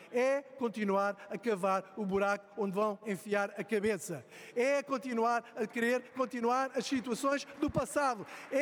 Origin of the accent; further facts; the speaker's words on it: Portugal; Todos aqui somos portugueses